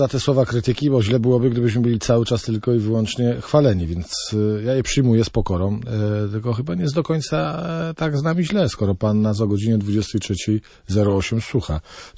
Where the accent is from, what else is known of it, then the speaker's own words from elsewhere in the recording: Szczecin, West Pomeranian Voivodeship, Poland; kocham moją małą ojczyznę, kocham mój Szczecin, kocham Świnoujście, kocham Pyrzycę, jestem dumnym, że jestem posłem i reprezentantem tej ziemi